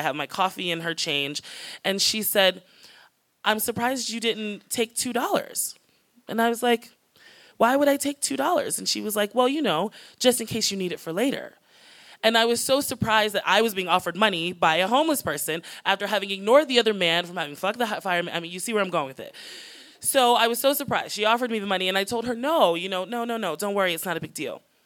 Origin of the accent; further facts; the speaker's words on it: United States; So, because I'm American, I went over to the 7-Eleven